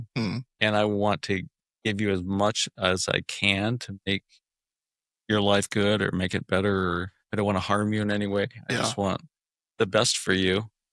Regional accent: Omaha, Nebraska, United States; I'm from Omaha.

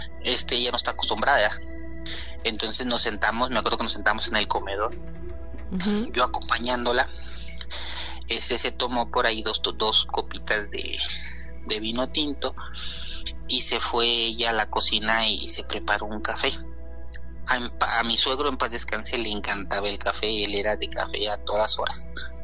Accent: Morelia, Michoacán, Mexico; Sí, soy de Morelia, Michoacán.

